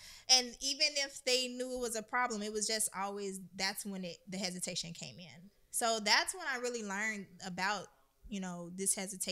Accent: Chicago, Illinois, United States; But I love Chicago. Don't get me wrong. It's my hometown. Always will be.

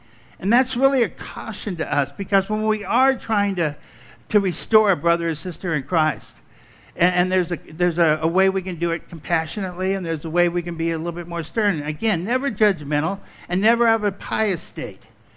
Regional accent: Arkansas, United States; born there; they lived in Arkansas. I'm not proud of that, but they lived in Arkansas. I was born in Arkansas.

